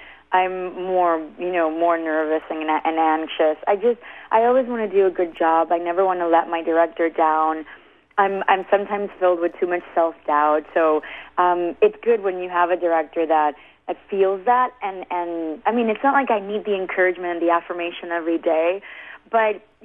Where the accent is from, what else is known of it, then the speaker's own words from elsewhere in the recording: Queens, New York, United States; I'm from Queens.